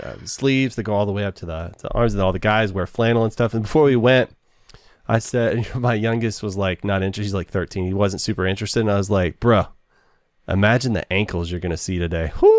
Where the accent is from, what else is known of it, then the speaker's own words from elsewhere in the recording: Waco, Texas, United States; I'm from Waco, and they do cults better than anybody else does cults.